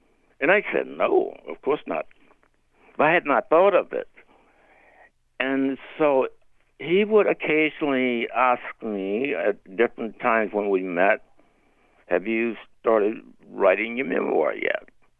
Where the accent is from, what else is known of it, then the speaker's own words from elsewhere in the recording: Mississippi, United States; I would talk to his class about my experience of growing up in Mississippi.